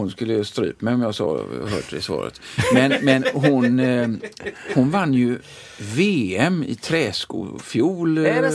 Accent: Sweden; Jag är svensk.

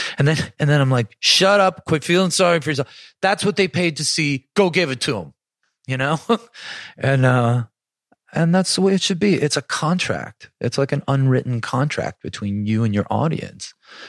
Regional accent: Buffalo, New York, United States; And I think growing up in Buffalo had a lot to do that.

